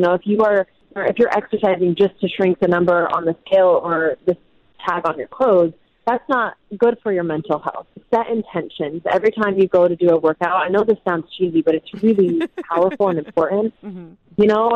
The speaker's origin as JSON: {"language": "English", "region": "Utah", "country": "United States", "said": "But I'm being from Utah. I'm an avid hiker."}